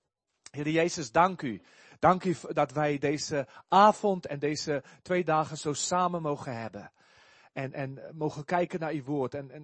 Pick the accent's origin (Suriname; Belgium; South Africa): South Africa; Dutch is a second language; moved away as an adult; now in Netherlands; je hoort het nu al aan mijn accent. Denk ik, hij komt ergens anders vandaan. Ik ben geboren in Zuid-Afrika. Ik heb daar 26 jaar gewoond.